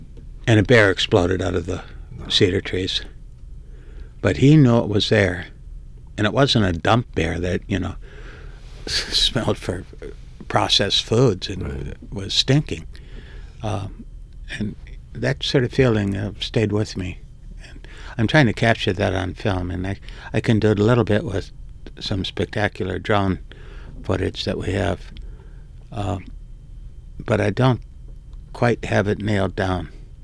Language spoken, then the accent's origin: English; Detroit, Michigan, United States; even though I'm from Detroit, I spent my summers in the UP in a remote farm.